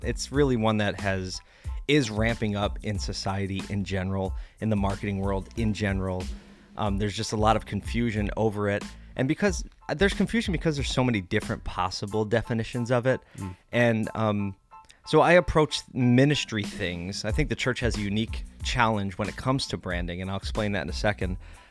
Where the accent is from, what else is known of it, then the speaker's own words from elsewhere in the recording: Philadelphia, Pennsylvania, United States; I grew up a Philly kid, born and raised in South Philly.